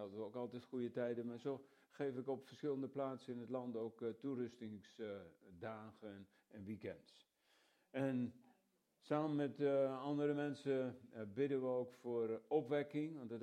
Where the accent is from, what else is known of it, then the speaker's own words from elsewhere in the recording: Ede, Gelderland, Netherlands; We komen uit Ede.